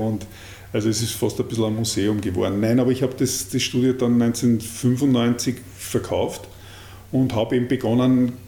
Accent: Austria; Und irgendwie als Österreicher kamst du in Deutschland recht gut

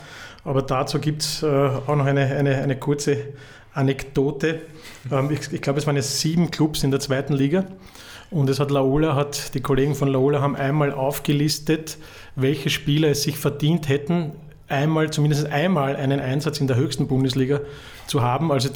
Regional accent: Vienna, Austria; als Wiener trinke ich natürlich gerne eine Melange.

